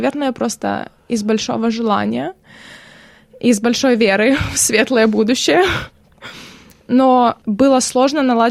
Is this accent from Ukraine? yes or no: yes; Kremenchuk, Poltava Oblast, Ukraine; Я сама из Кременчуга, это Полтавская область.